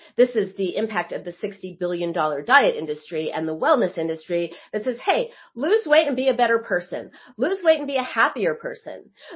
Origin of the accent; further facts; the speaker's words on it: Israel; now in Los Angeles, United States; We come from Israel, and there's a it's fat phobic. Yeah, I live